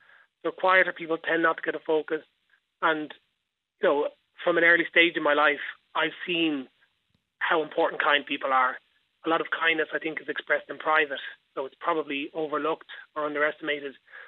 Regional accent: Dublin, Leinster, Ireland; I'm from Dublin. I'm 45. I'm married, two kids. I'm a civil servant by day. And I spent all my life in Dublin. I grew up in Beaumont.

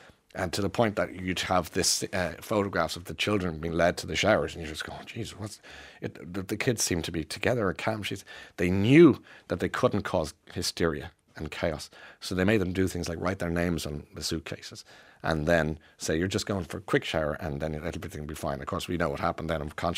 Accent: Ireland; I'm Irish. I missed that memo through the genes.

